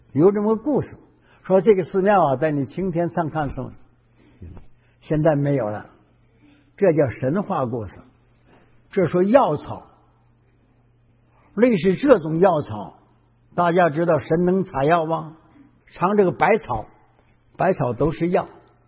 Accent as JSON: {"language": "Chinese", "town": "Shenyang", "region": "Liaoning", "country": "China", "tie": "born or raised there", "said": "对，我小时候在沈阳，现在的沈阳，到药店看他那玻璃瓶装着"}